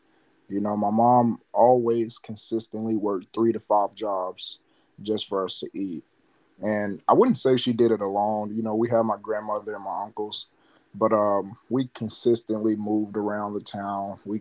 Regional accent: Gravel Ridge, Arkansas, United States; I'm from Gravel Ridge, Arkansas, small little town in a small state, a small rural state at that.

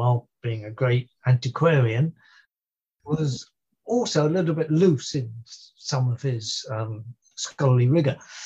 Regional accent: London, United Kingdom; Bear in mind, I'm a Londoner

